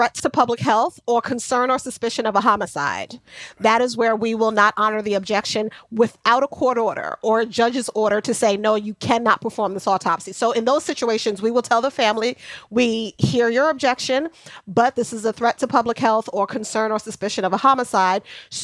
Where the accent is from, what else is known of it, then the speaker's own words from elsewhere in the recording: Queens, New York, United States; Born and raised.